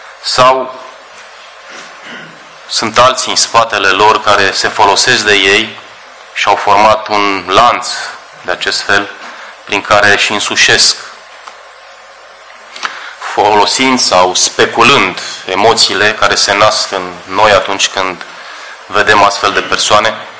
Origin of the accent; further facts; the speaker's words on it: Romania; Ce să zic de noi ca români? Suntem atât de obișnuiți, de familiarizați cu cei care stau prin intersecții și întind mâna.